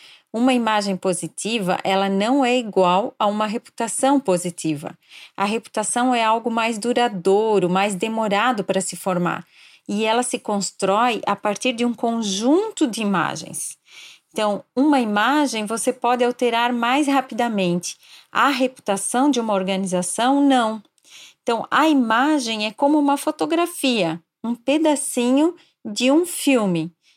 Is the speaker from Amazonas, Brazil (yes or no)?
no; Blumenau, Santa Catarina, Brazil; born there; nasci em Blumenau e atualmente moro aqui na cidade.